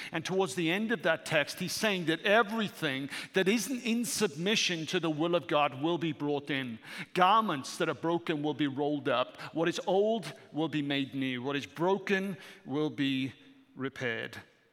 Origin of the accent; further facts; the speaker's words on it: United Kingdom; Because I'm British. I exist with a monarchy.